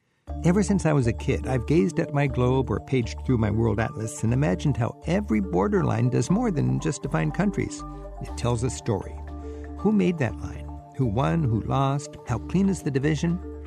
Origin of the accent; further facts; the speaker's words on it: United Kingdom; as a Brit, I think having lived through the whole Brexit thing, it does get you thinking about borders.